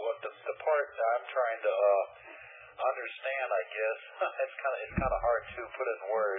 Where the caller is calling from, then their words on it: St. Louis, Missouri, United States; Yeah, I'm calling here from St. Louis.